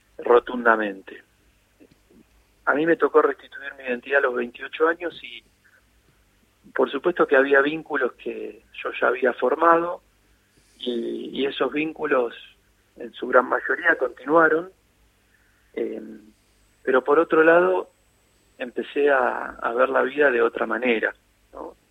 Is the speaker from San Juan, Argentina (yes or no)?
no; La Plata, Buenos Aires Province, Argentina; yo soy de La Plata, Delia también